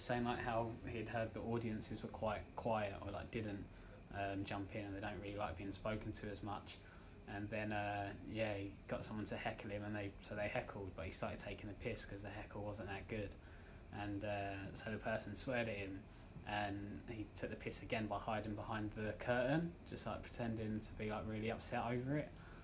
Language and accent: English; London, United Kingdom; knowing I grew up in London